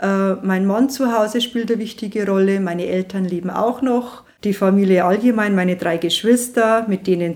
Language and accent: German; Neuhausen, Bavaria, Germany; also born or lived in Metten; Aufgewachsen bin ich in Neuhausen auf einem kleinen Bauernhof direkt am Land. Also ich bin so ein richtiges Landkind